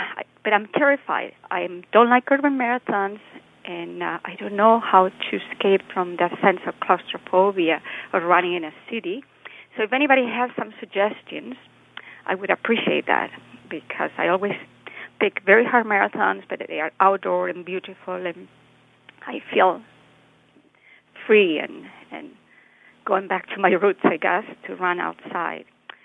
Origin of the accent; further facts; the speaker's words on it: northern Spain, Spain; English is a second language; now in Sugar Grove, United States; I'm 55, female, transplanted to the U.S. from northern Spain